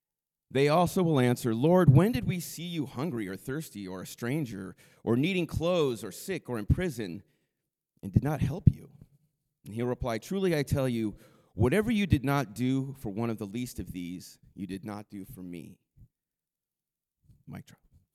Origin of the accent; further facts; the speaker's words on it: United States; As an American, I am fully aware of the abuse our quest for individuality can lead to.